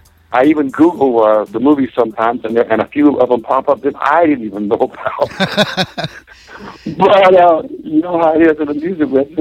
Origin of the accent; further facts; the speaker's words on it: Deep South, United States; moved away as an adult; now in Los Angeles, United States; And I played in bands, and I'm from the South, the Deep South.